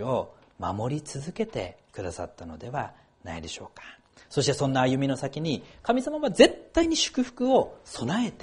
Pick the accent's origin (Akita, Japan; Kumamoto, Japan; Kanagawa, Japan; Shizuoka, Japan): Akita, Japan; moved away; 私は秋田の雪深い地方で生まれ育ったものですから、いつここは冬になるんだろうって思ってたら、そのまま春になってしまって驚いたことを今でも覚えてるんですね。